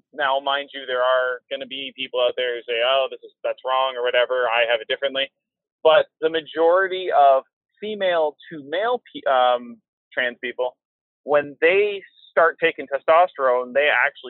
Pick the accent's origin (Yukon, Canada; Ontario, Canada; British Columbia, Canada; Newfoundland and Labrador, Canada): Ontario, Canada; Port Hope; Oh, God, no. I'm from Port Hope, actually.